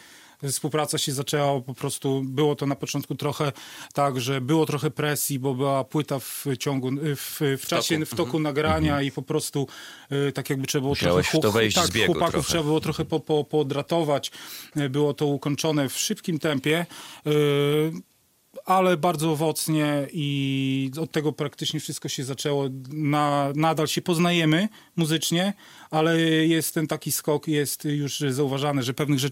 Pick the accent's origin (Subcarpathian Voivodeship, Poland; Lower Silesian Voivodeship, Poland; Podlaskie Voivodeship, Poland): Podlaskie Voivodeship, Poland; Sejny; Jestem z Sejn.